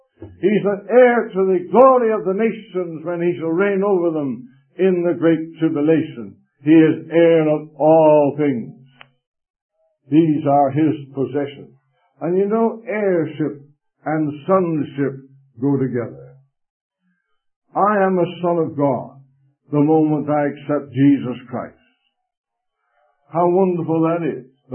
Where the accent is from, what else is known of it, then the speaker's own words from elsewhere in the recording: England, United Kingdom; at that time, being an Englishman, I was interested in the monarchy in England.